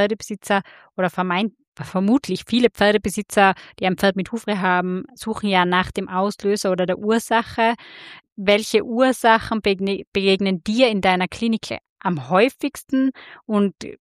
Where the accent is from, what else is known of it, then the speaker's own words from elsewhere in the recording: Tyrol, Austria; wir kommen tatsächlich aus Tirol.